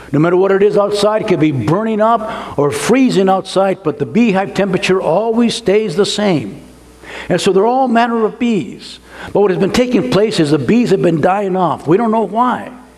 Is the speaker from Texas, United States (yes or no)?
no; California, United States; We're from California. California is, in some ways, the breadbasket of the world. We are an agricultural state.